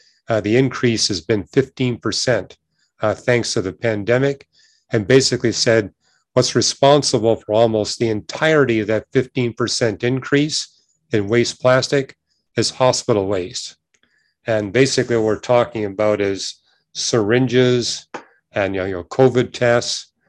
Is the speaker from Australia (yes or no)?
no; Canada; I was born and raised in Canada.